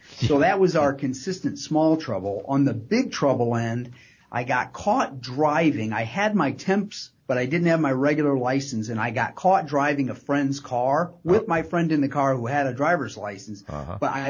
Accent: Pemberville, Ohio, United States; I grew up in Pemberville, Ohio, and so my dad always had us kind of working and moving, and we didn't sleep in on Saturdays, and we were up picking up sticks.

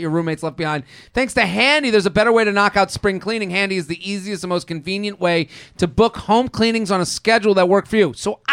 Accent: Massachusetts, United States; So I grew up outside of Boston.

